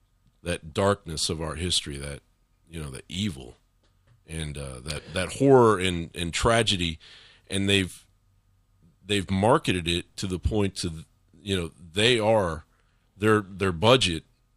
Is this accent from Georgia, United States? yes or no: no; Kentucky, United States; I grew up in Kentucky, man, and we call it the cold, bloody ground.